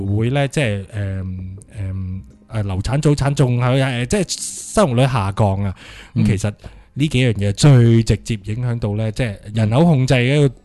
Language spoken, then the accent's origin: Cantonese; Hong Kong; 我始終我們香港人